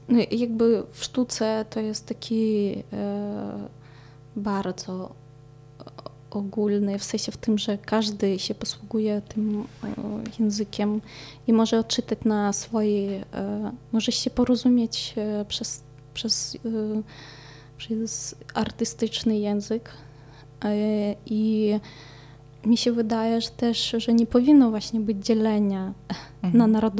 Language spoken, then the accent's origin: Polish; Belarus; że jestem Białorusinką i mi trzeba pomóc